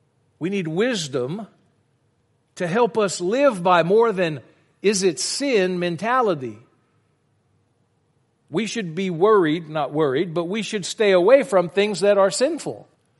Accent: Louisiana, United States; I grew up in Louisiana.

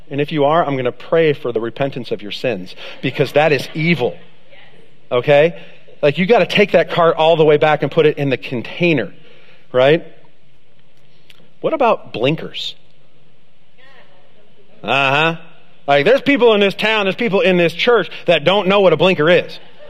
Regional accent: United States; Now, as an American, I had no idea about this.

